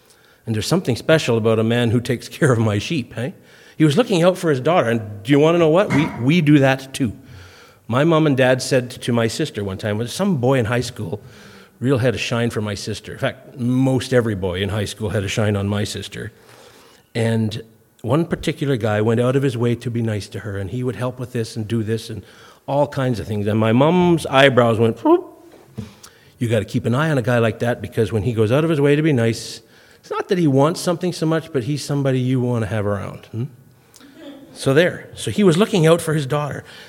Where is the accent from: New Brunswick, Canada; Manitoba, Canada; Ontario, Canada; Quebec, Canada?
Quebec, Canada; Montreal; born there; I was born in Montreal, and I live near Toronto, and I live near Ottawa